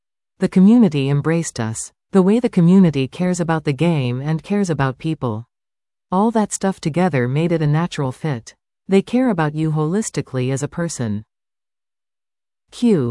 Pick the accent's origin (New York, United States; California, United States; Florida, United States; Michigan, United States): California, United States; Los Angeles; I am from Los Angeles, and my wife is from North Bay, a small town in Northern Ontario I had never heard of before.